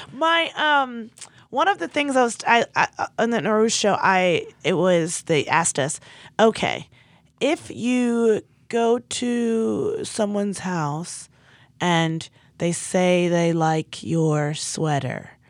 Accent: Nigeria; But I'm like, as a Nigerian, well, maybe I'm biased.

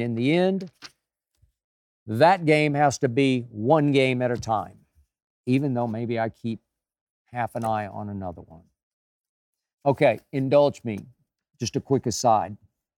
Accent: Oklahoma, United States; even though I had some issues with it because of my home state of Oklahoma

